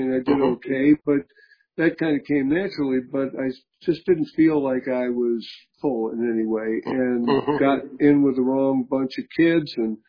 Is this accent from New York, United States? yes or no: yes; New York City, New York, United States; But I grew up in New York City, son of a long time Ashkenazi Jewish family.